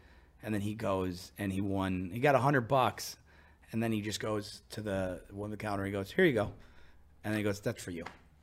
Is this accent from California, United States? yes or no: no; Rochester, New York, United States; No, I'm from Rochester, New York.